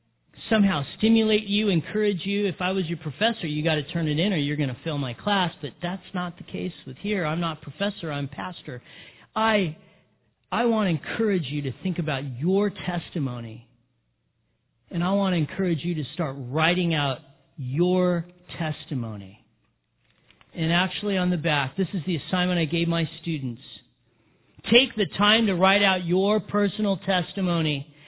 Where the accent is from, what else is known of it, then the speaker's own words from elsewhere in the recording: Big Bear, California, United States; A little shot at my hometown from the lady who lived in New York City.